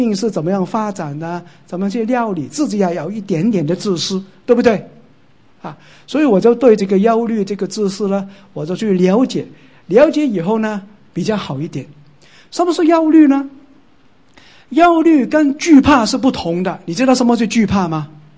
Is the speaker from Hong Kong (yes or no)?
yes; Hong Kong